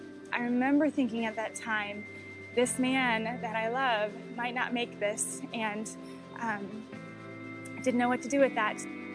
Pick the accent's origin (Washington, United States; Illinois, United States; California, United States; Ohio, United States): Illinois, United States; Chicago; I grew up in Chicago. I had a great relationship with my mom.